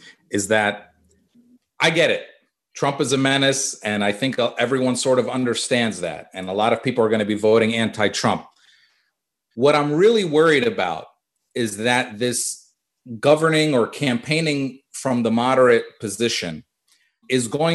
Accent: Pennsylvania-Delaware corridor, United States; I mean, look, I grew up on the Pennsylvania-Delaware corridor. I grew up with Joe Biden, and I'm 43.

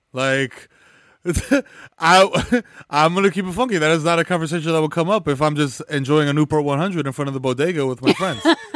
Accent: Cibao, Dominican Republic; I'm from the Cibao region. You know what I mean? Like, bordering on Haiti.

